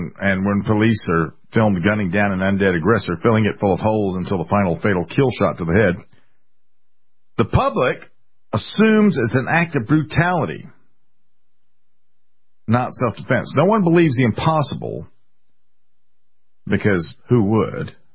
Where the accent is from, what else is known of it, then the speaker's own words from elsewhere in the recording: Columbia, United States; born there; Nowhere was that more apparent than in my home city where I was born, of Columbia.